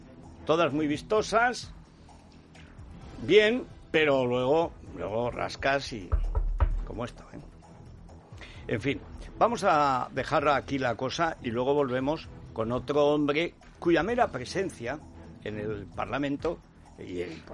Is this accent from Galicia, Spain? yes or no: no; Aragon, Spain; mi pueblo se habló muy buen castellano, entonces era castellano todavía, pues está repoblado por gente de Navarra y de La Rioja. San Millán de la Cogolla es el patrono de mi pueblo, el riojano, imagínense cómo hablamos allí.